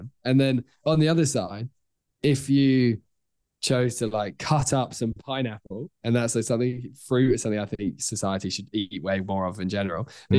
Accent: United Kingdom; This is why, especially as British people, like when it's sunny outside, everyone loves each other

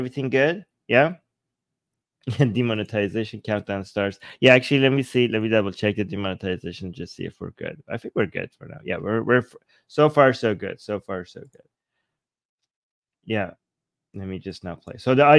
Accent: Iran; English is a second language; And again, English is my second language. I was raised, born and raised in Iran.

